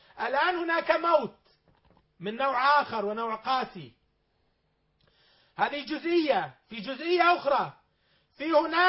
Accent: Syria; نحن كسوريين

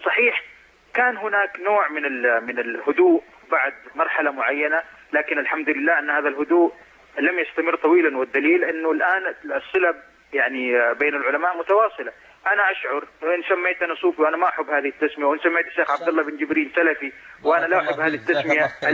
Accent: Mecca, Makkah Province, Saudi Arabia; نحن تربينا في مكة المكرمة في الحجاز في المسجد الحرام

